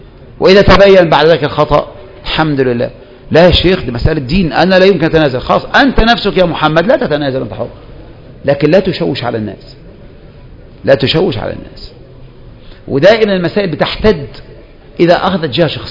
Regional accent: Egypt; وإحنا عندنا في مصر بالذات

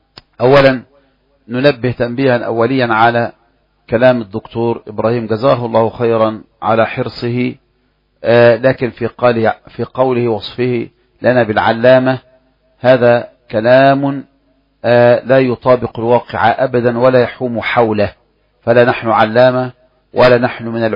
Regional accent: Egypt; نحن كمصريين

